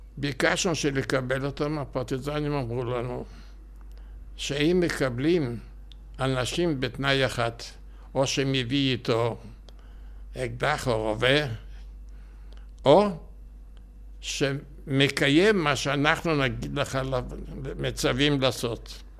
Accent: Ostroh, Rivne Oblast, Ukraine; now in Israel; נולדתי באוסטרוג. אני נולדתי ב-1922 ביר אוסטרוג, שהייתה פולין, לבית ציוני.

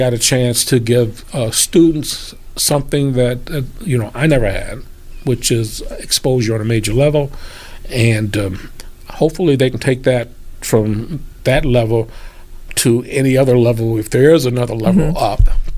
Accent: Buffalo, New York, United States; It will be my first major show in Buffalo, my hometown

